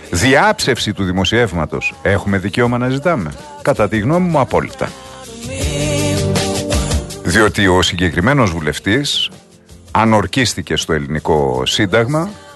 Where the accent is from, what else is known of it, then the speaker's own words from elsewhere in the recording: Alexandroupoli, Eastern Macedonia and Thrace, Greece; επειδή κατάγομαι από την περιοχή, έχω ρίζες στην ευρύτερη περιοχή, έχω γεννηθεί στην Αλεξανδρούπολη και η καταγωγή της οικογένειάς μου είναι από την Ορεστιάδα, είμαι Θρακιώτης.